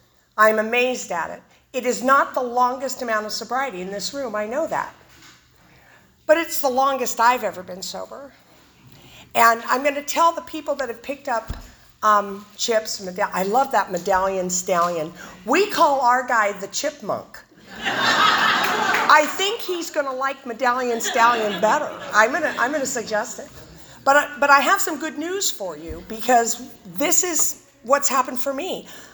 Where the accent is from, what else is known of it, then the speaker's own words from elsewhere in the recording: Modesto, California, United States; I am from Modesto, California